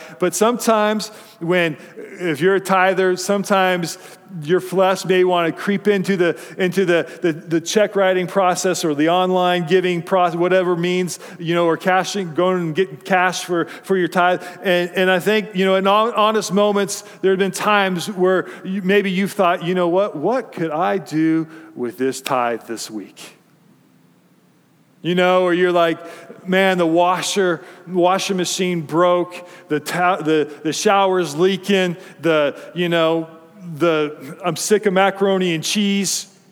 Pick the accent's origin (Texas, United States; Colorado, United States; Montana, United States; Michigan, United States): Colorado, United States; Fort Collins; I remember growing up in Fort Collins, Colorado.